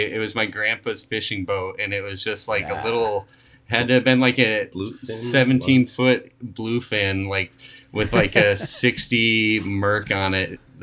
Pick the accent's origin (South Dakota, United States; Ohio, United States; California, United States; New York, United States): South Dakota, United States; Sioux Falls; Yeah, we grew up in South Dakota in Sioux Falls.